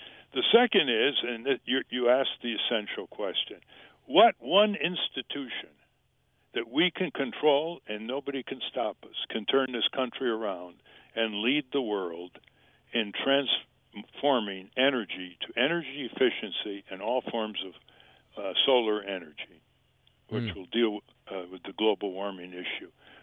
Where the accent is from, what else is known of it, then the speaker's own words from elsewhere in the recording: Connecticut, United States; When I was growing up in Connecticut, you know what climate change was.